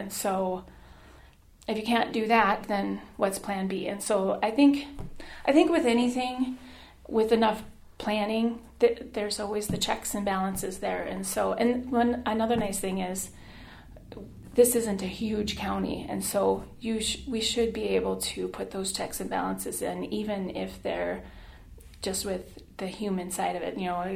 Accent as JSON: {"language": "English", "town": "Buffalo", "region": "New York", "country": "United States", "said": "well, I am from the Buffalo community"}